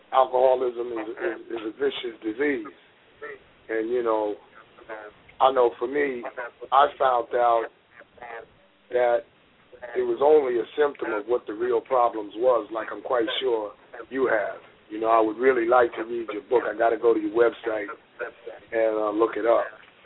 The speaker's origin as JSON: {"language": "English", "town": "Jamaica", "region": "New York", "country": "United States", "said": "You know, I'm from New York, Jamaica."}